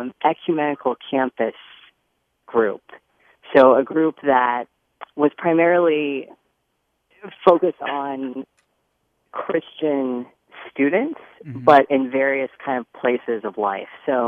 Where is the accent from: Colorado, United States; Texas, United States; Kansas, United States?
Colorado, United States; Lafayette; So I am originally from Colorado. I'm from the Boulder area, actually from Lafayette, so a little town outside of Boulder.